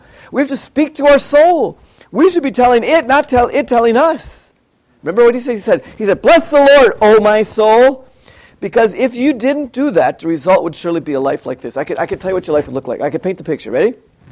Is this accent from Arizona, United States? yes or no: no; Milwaukee, Wisconsin, United States; When I was a kid, I grew up in Milwaukee, Wisconsin.